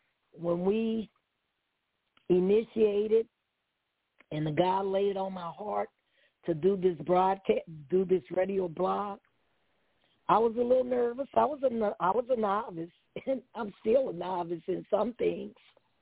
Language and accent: English; New Orleans, Louisiana, United States; hey, I'm from New Orleans. I have an accent, barely can talk real good.